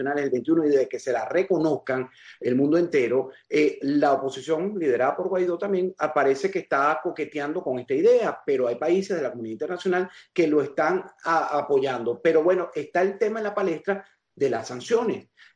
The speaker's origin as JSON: {"language": "Spanish", "country": "Venezuela", "said": "Esa misma angustia la tengo yo como venezolano, como periodista"}